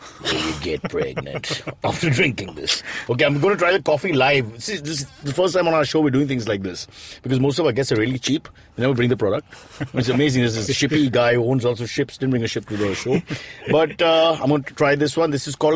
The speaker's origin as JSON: {"language": "English", "town": "Mysore", "region": "Karnataka", "country": "India", "said": "I'm from Mysore."}